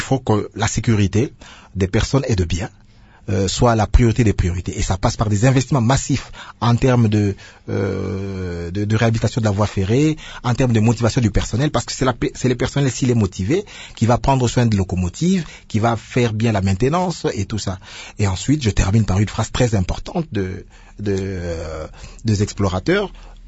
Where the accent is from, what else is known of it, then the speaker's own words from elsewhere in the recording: Lubumbashi, Haut-Katanga, DR Congo; Je suis né à Lubumbashi sur Maniema et tout ça. Je suis allé dans ma maison d'enfance dernièrement quand j'étais au Katanga